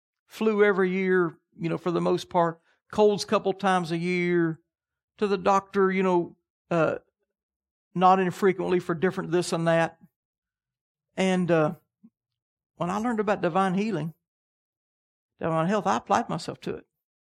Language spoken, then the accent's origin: English; Canada; because they pronounced the words totally different than I did. I'm from Canada. They made fun of my speech.